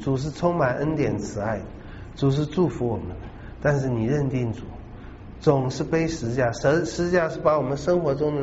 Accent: China; 我们中国人都很爱面子的

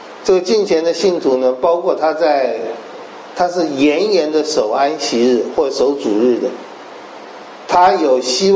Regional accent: China; 种瓜得瓜，种豆得豆，我们中国人这样讲。

